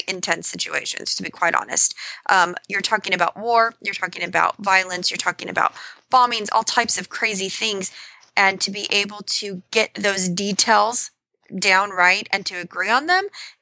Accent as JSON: {"language": "English", "country": "United States", "said": "And I think that for me as an American sitting on the other side of this, I don't feel like I fully understand the Middle Eastern culture over there."}